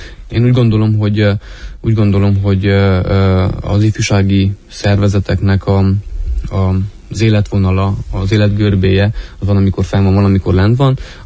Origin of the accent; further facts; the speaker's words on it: Mediaș, Sibiu County, Romania; csak ha kiemelhetem Szeben megyét, Meggyes, onnan származom én is